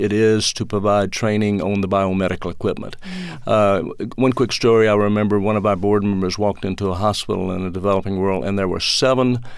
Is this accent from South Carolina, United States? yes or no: no; Mississippi, United States; now in Atlanta, United States; You know, growing up in Mississippi during the 50s and 60s clearly shaped my life.